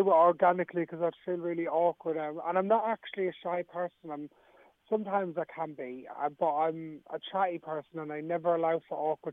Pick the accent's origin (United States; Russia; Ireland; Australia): Ireland; Ballymun, Leinster; Like, I grew up in Ballymun and then, you know, went over